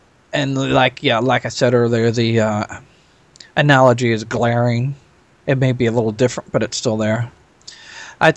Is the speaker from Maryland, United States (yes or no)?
no; Nebraska, United States; from Nebraska.